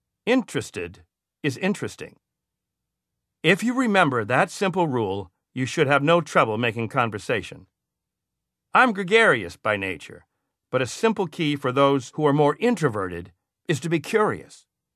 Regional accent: New York, United States; I'm a New Yorker, so I tell it like it is.

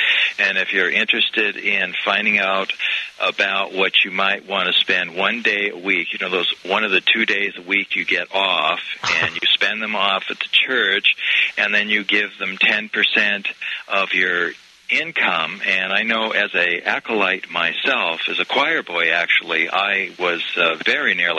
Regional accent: Portland, Oregon, United States; That's my hometown, incidentally.

